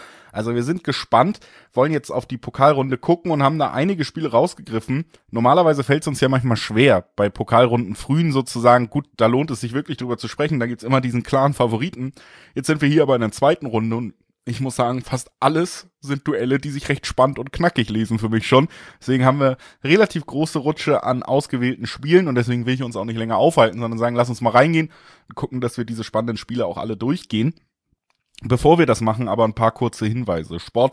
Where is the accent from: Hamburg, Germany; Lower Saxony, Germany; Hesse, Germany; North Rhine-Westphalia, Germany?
Hamburg, Germany; Ich komme aus Hamburg und wir haben sehr oft Pauli gesagt.